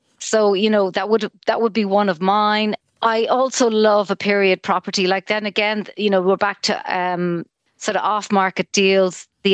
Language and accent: English; Achill, Ireland; also born or lived in Donegal; so I grew up in Achill and Donegal.